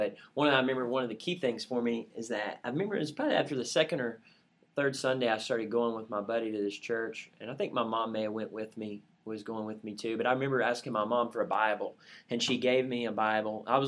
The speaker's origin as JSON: {"language": "English", "town": "Berea", "region": "Kentucky", "country": "United States", "tie": "born or raised there", "said": "I grew up in Berea, Kentucky, small town"}